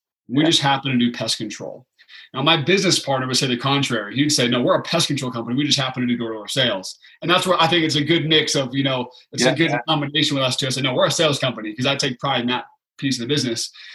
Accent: Beaverton, Oregon, United States; Obviously I'm very biased at Nike because that's where I grew up in Beaverton, Oregon.

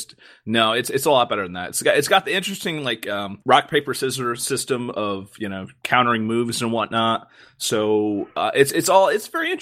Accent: United States; Because I'm from America, and it's called seltzer, damn it.

